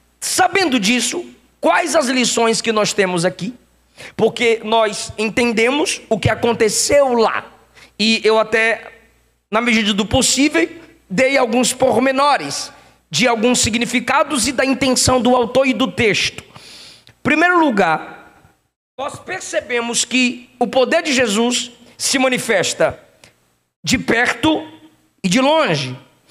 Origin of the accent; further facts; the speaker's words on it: Ilhéus, Bahia, Brazil; Lá na Bahia, onde nasci, na cidade de Ilhéus, no bairro Senhora da Vitória, rua São Lucas, minha casa, casa 76.